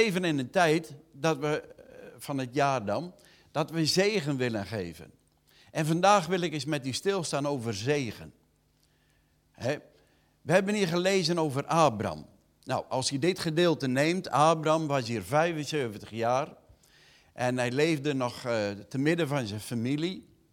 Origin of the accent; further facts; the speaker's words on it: Urk, Flevoland, Netherlands; Maar in ieder geval, wij zijn opgegroeid in Urk.